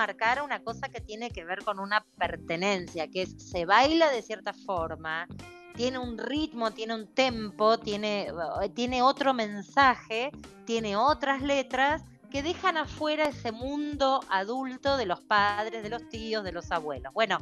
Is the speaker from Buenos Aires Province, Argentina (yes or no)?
yes; Quilmes, Buenos Aires Province, Argentina; las cuatro somos de Quilmes